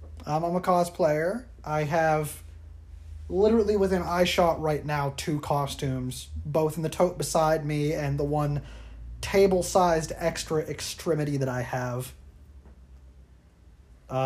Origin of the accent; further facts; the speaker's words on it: Spencer, West Virginia, United States; born there; I was born in Spencer, West Virginia at midnight.